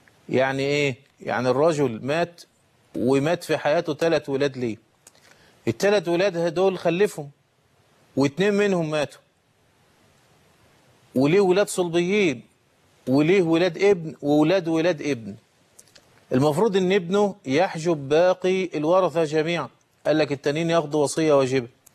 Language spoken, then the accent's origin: Arabic; Egypt; عندنا في مصر الأمر يختلف